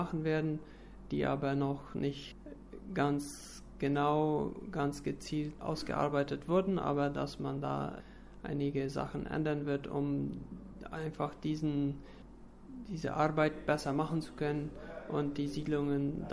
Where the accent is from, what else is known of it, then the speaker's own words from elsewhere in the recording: Boquerón, Paraguay; ich komme aus der Kolonie Menno